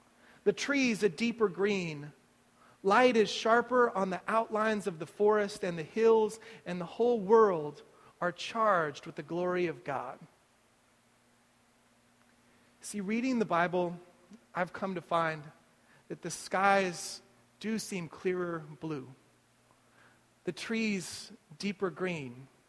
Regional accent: Midwest, United States; my own experience of growing up in the Midwest and moving out to this space.

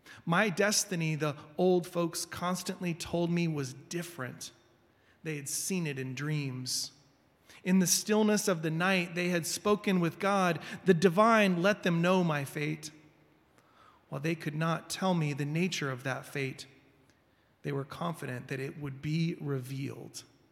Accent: Kentucky, United States; moved away; More than 30 years have gone by since my leaving Kentucky. Hence, my inward search did not begin with my home state.

